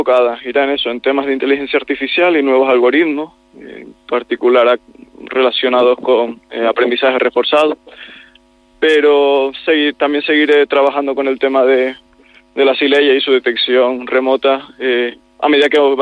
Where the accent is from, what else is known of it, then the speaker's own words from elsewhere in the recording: Canary Islands, Spain; yo soy de Tenerife, justo ahora me encuentro aquí disfrutando de mis vacaciones